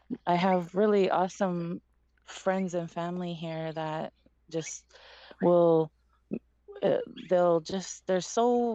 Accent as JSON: {"language": "English", "region": "Ontario", "country": "Canada", "said": "I am from Six Nations Reserve"}